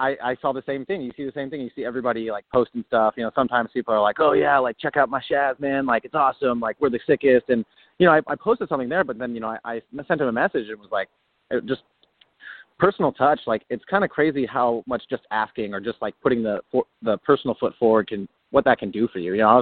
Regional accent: Seattle, Washington, United States; You know, we're all from Seattle.

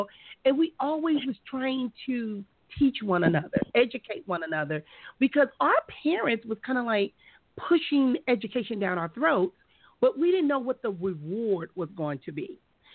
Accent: Compton, California, United States; even though we grew up in Compton, that we could still compete with other students all over the world and all over the state of California.

